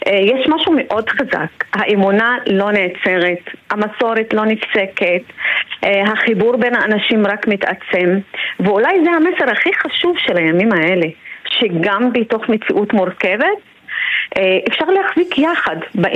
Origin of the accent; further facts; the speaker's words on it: Jish, Northern District, Israel; אנחנו מגוש חלב. אנחנו מגוש חלב, זה יישוב משולב של נוצרים ומוסלמים, והוא היישוב הלא יהודי היחידי באזור שמוקף במושבים וקיבוצים יהודיים, חילוניים ודתיים.